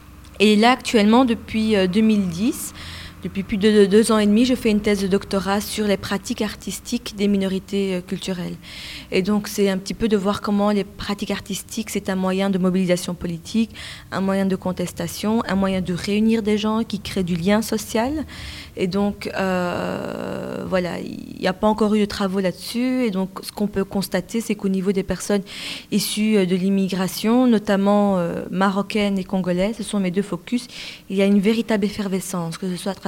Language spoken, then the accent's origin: French; Berchem-Sainte-Agathe, Brussels-Capital Region, Belgium; born there; ce sont mes grands-parents qui sont arrivés à Molenbeek, mes parents ont grandi, se sont mariés à Molenbeek, je suis née à Berkheim-Sainte-Agathe, là je suis maman d'un petit garçon de 3 ans et demi qui est la quatrième génération molenbeekois.